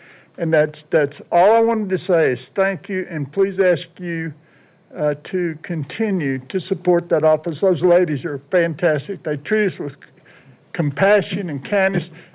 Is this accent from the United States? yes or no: yes; Alabama, United States; I'm from Alabama, you know, sort of, I got a problem, going to have to go back.